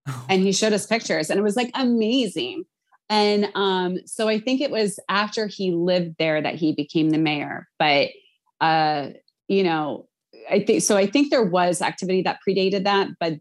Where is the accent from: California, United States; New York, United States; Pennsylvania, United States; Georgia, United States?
Pennsylvania, United States; Philadelphia; It is a great city and I'm from Philly.